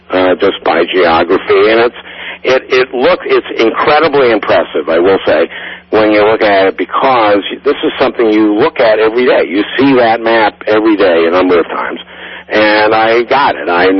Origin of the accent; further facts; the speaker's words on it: United States; And of course I said, of course I can. I'm an American.